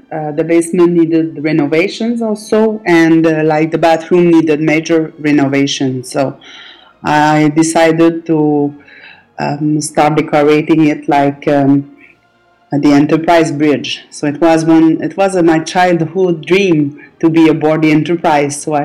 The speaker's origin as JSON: {"language": "English", "town": "Notre-Dame-des-Prairies", "region": "Quebec", "country": "Canada", "said": "I am from Notre-Dame-des-Prairies. It's in Quebec. It's about an hour from Montreal. And I am living in a large house"}